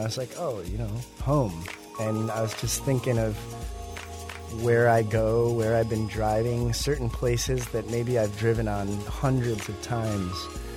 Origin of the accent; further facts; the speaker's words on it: Michigan, United States; also born or lived in Brooklyn / London; no matter where I'm living, whether I was in Brooklyn or London, or people would say, where are you from? And I would say Michigan.